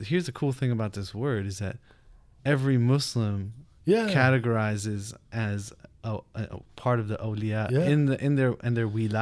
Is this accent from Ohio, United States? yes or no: no; New Jersey, United States; I grew up in New Jersey, not far from Rami, and we're not distant in age.